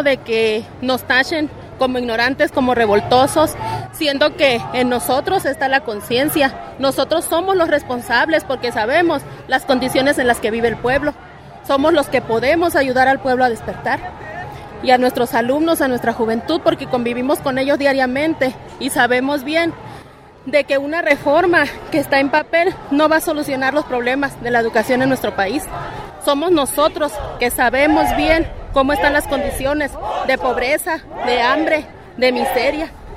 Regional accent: Sonora, Mexico; Nosotros venimos de Sonora.

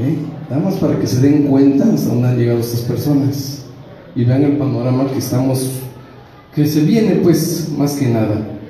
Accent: Cuauhtémoc, Morelos, Mexico; yo vengo de Cuauhtémoc, Morelos. Soy jubilado del Seguro Social, además soy ejidatario, del ejido de Cuauhtémoc.

